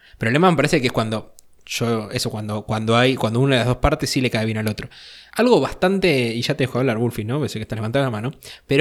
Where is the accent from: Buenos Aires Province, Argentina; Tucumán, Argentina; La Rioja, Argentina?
Buenos Aires Province, Argentina; born there; No, yo nací en el conurbano.